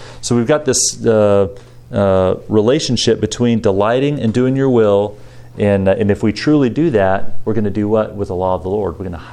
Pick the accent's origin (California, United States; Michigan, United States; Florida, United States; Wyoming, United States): Wyoming, United States; So I grew up in Wyoming, and there's cows in Wyoming